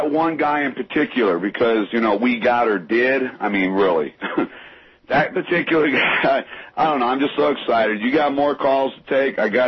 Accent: Ohio, United States; I mean, I watched my home state of Ohio turn blue.

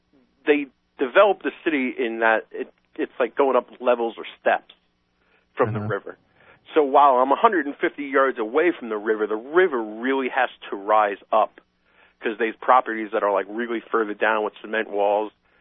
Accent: Pennsylvania, United States; It goes all the way from Philadelphia up to where I grew up in the Poconos.

